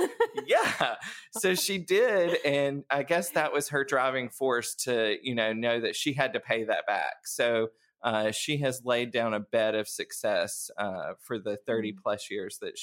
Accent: Hartsel, Colorado, United States; And did some training with them for about a year and then came back home. Hartsel is my hometown.

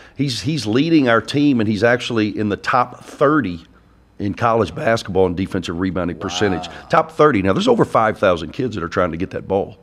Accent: Mississippi, United States; I'm from Mississippi, but I've got that show me state mentality.

